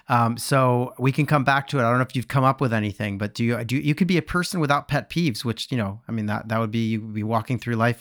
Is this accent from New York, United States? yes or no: no; Philadelphia, Pennsylvania, United States; now in Paris, France; I live in Paris, and one of the things that just, and I'm from Philly originally